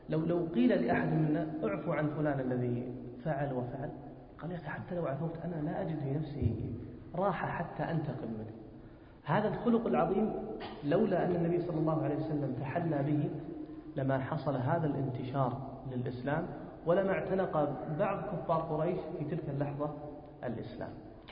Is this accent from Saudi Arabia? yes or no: yes; Saudi Arabia; أحد الأطفال عندنا في السعودية